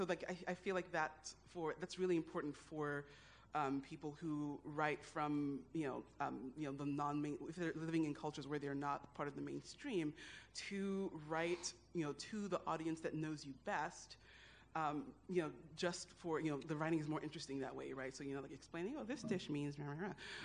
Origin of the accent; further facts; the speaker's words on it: Nigeria; things that are expected of me as a Nigerian woman